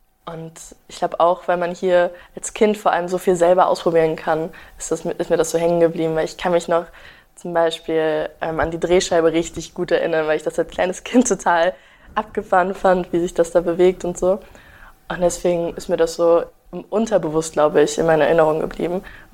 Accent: Wiesbaden, Hesse, Germany; Ich bin ja hier in Wiesbaden quasi aufgewachsen

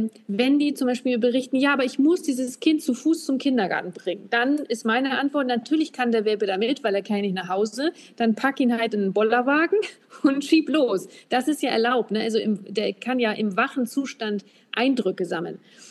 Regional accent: Northern Germany, Germany; Sagt man das bei euch auch? Also bei uns im Norden sagt man verknusen.

